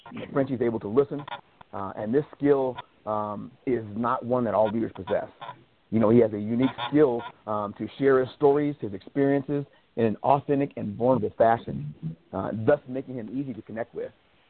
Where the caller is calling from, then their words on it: Spokane, Washington, United States; I'm calling from Spokane